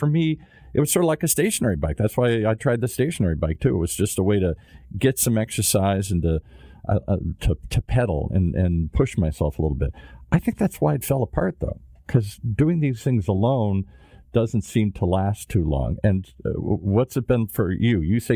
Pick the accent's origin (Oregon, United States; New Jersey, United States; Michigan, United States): Michigan, United States; also born or lived in Minnesota; I was born in Minnesota and then lived in Michigan most of my life. So I understand that Midwestern mentality back there.